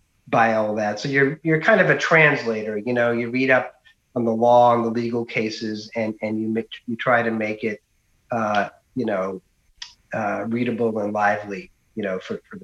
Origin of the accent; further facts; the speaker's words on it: Massachusetts, United States; I'm from Massachusetts, never been to Alaska.